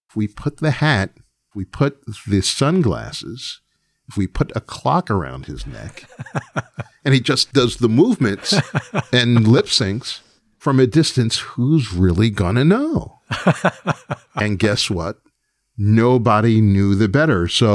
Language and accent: English; New York, United States; It's very much a New York film as a New Yorker